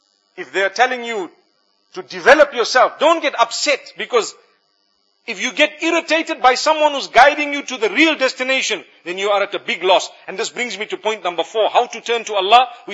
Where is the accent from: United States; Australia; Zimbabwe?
Zimbabwe; You know, back at home, I come from Zimbabwe.